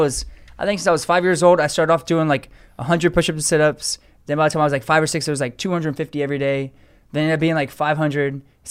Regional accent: Katy, Texas, United States; also born or lived in Sugar Land; I grew up in Sugar Land, Texas, but ended up actually growing up most of my life in Katy, Texas.

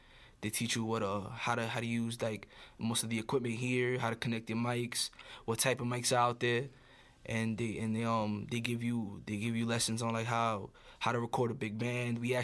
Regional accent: New York City, New York, United States; I just tell people I'm from Highbridge. Like, I have that much pride in the borough that I come from, and in that one section too

